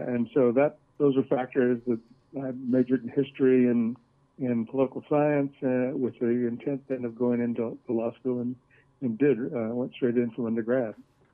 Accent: El Reno, Oklahoma, United States; Most of my time was spent growing up in El Reno, and then, as I say, on the weekends or summers, we'd be down at Anadarko.

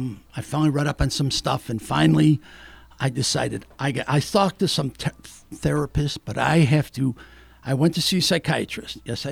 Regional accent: Utica, New York, United States; Well, like you said, I grew up in East Utica, but the interesting factor, which I know had a lot to do with becoming a good undercover agent, was growing up in East Utica, you know, around

